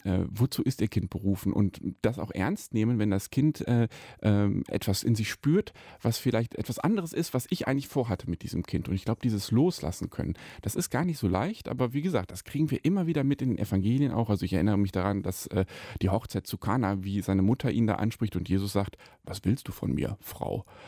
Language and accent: German; Kempen, North Rhine-Westphalia, Germany; Wenn Sie mal in meine Heimatstadt kommen, nach Kempen am Niederrhein, kann man ja mal am Wochenende hinfahren